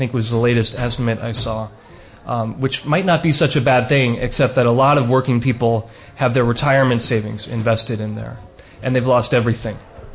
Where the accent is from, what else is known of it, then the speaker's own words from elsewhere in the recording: Madison, Wisconsin, United States; And I'm also from Madison, Wisconsin, where I've worked at WORT as a volunteer for some time.